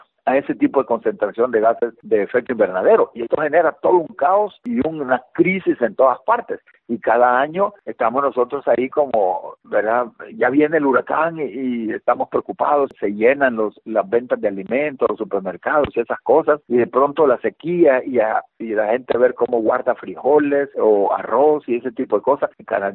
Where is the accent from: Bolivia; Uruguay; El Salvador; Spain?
El Salvador